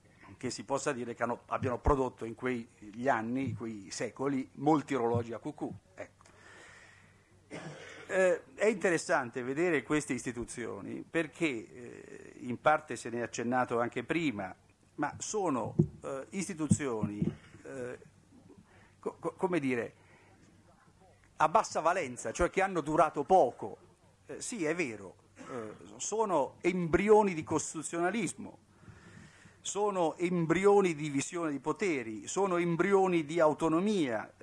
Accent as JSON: {"language": "Italian", "region": "Umbria", "country": "Italy", "said": "quindi personalmente come umbro lo ringrazio molto, ecco."}